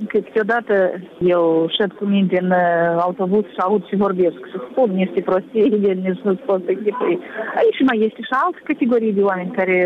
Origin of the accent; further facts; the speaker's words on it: Moldova; Dar, de o parte, eu vreau să spun că noi suntem slabi. Noi, moldovenii, suntem